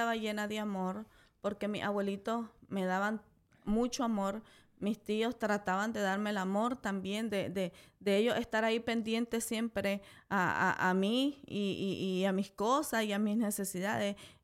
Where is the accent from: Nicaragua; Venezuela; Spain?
Nicaragua; Yo soy de Nicaragua, mi hermosa Nicaragua, y pues en ese proceso mis papás, pues venimos de familia pobre, no somos de familia adinerada